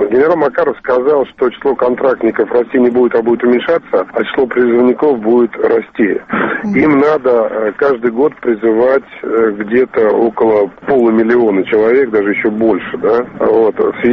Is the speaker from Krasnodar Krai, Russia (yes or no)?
yes; Sochi, Krasnodar Krai, Russia; В моем родном городе Сочи выборы вроде завтра должны состояться